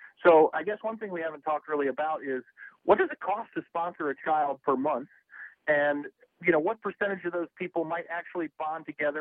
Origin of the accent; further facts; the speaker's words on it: Cleveland, Ohio, United States; I'm off in Cleveland, Ohio, my hometown, my favorite place on the planet.